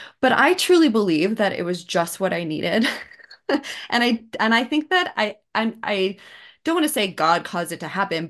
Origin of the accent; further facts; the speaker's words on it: Twin Falls, Idaho, United States; also born or lived in Boston; Yeah, so I was working as EA to the CEO of an accounting firm in Twin Falls, Idaho, which is my hometown. And I thought I could make Idaho work.